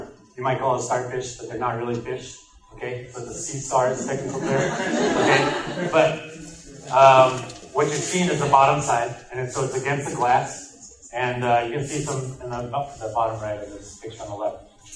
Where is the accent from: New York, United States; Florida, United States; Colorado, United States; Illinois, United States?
Colorado, United States; Brighton; So first of all, guys, so yeah, I am from Colorado. I went to school I grew up in a town called Brighton, and went to school at Colorado State.